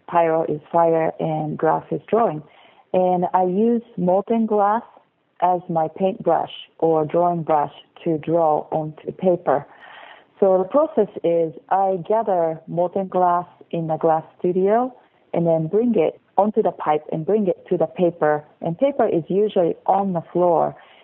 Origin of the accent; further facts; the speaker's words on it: Tokyo, Japan; moved away as an adult; now in Seattle, United States; I was born in Tokyo, Japan, and grew up there.